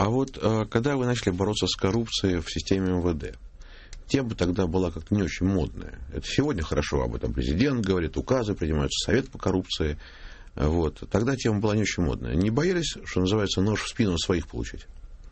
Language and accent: Russian; Moscow, Russia; я, так сказать, как и вы, москвич